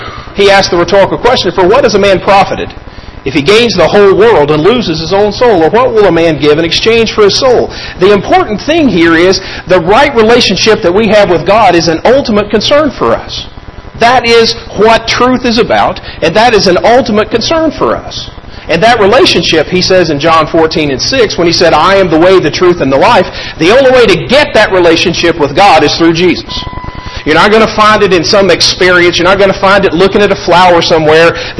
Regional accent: Kentucky, United States; also born or lived in Indiana; I'm from Kentucky, but I've almost spent more time in Indiana than I have been in Kentucky.

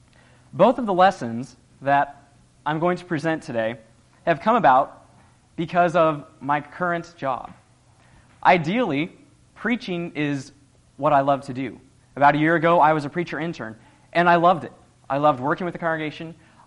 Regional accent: West Coast, United States; I was not born or raised in Indiana. I was born and raised on the West Coast

